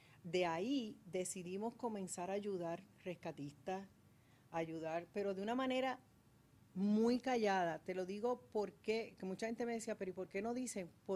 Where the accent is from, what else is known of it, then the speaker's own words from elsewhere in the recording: Dominican Republic; Mi abuela viene de descendencia cubana, tengo todo este Caribe, y me crié en un barrio en la República Dominicana.